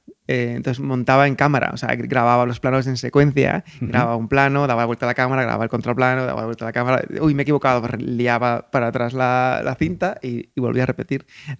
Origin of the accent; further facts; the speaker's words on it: Jerez de la Frontera, Andalusia, Spain; yo soy de Jerez y muchas veces tengo la sensación de que no sentía yo como que fuese una carrera real o un destino real de mi vida